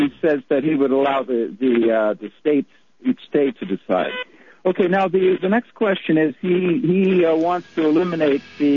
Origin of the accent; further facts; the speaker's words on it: British Columbia, Canada; I'm a Canadian. I'm not just from Canada. I'm from British Columbia, just like you're from Oklahoma, right?